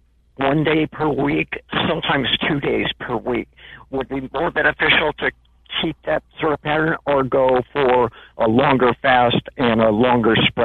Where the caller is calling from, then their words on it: Santa Cruz, California, United States; Santa Cruz.